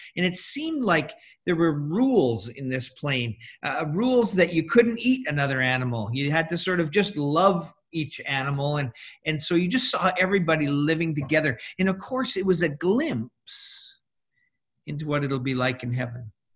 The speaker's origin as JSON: {"language": "English", "town": "Winnipeg", "region": "Manitoba", "country": "Canada", "tie": "born or raised there", "said": "I grew up in Winnipeg for a little while. I went to a school called MBCI. That was my high school."}